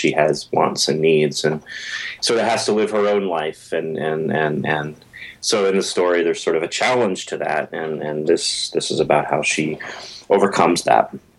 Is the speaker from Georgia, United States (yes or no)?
no; Memphis, Tennessee, United States; Well, I'm actually from Memphis, so y'all comes pretty naturally to me.